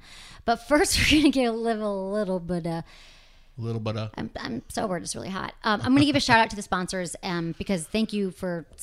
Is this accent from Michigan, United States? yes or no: yes; Michigan, United States; I'm from Michigan.